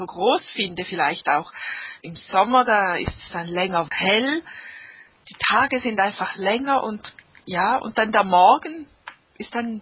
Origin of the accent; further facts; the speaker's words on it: Switzerland; Und ich aus der Schweiz.